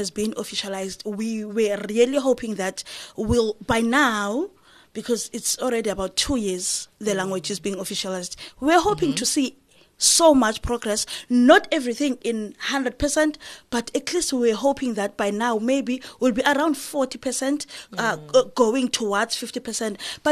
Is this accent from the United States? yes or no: no; South Africa; first language isiXhosa; English is a second language; So that means my home language is sign language, basically. And then isiXhosa, it is my first language.